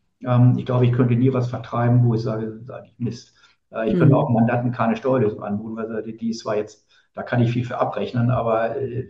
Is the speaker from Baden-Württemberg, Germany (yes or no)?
no; Hamburg, Germany; ich habe hier als Hamburger Jung was aufgebaut